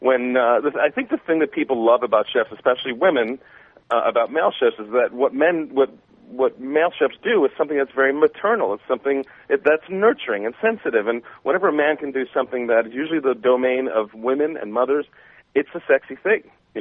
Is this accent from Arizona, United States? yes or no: no; Queens, New York, United States; Yeah, I grew up in Queens. Everyone had candy.